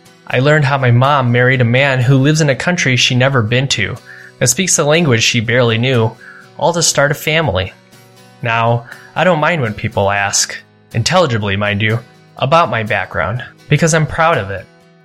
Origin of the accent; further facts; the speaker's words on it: United States; because I'm American born to Indian immigrants